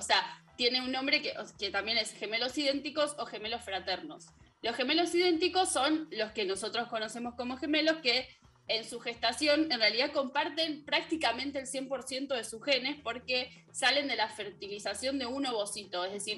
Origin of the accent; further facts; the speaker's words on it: Argentina; Y nosotros en Argentina tenemos la particularidad de que no somos tan latinos en nuestra gastronomía